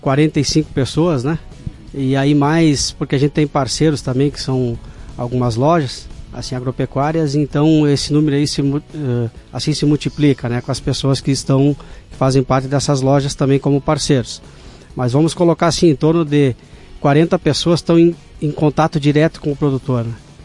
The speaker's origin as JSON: {"language": "Portuguese", "town": "Rio Grande", "region": "Rio Grande do Sul", "country": "Brazil", "tie": "born or raised there", "said": "Eu sou de Vanini, mas vim de Rio Grande, sou natural de Rio Grande."}